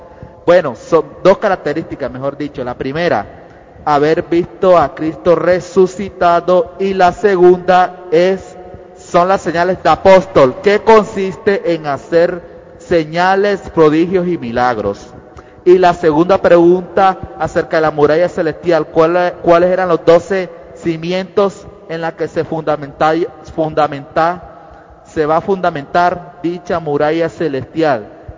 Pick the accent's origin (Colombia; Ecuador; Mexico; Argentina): Colombia; de Colombia.